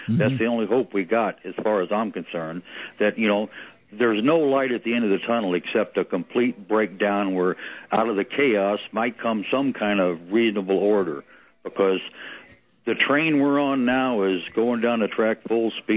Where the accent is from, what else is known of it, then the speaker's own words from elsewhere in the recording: St. Louis, Missouri, United States; Yeah, well, I'm from St. Louis originally, so I got the Cardinals